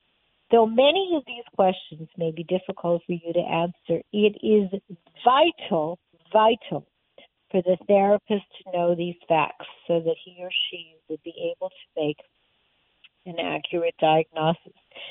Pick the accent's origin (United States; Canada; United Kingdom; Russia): Canada; when I grew up in Canada